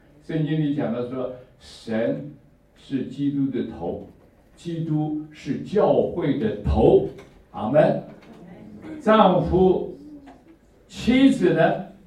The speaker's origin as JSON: {"language": "Chinese", "country": "China", "said": "我们中国人说得好，没错的。"}